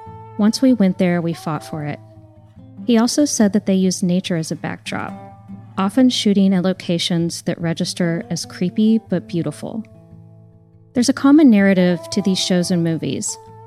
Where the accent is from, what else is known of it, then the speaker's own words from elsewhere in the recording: Springfield, Missouri, United States; I'm from Springfield, Missouri. I was born there at Cox North Hospital, and my family has lived in the area for generations.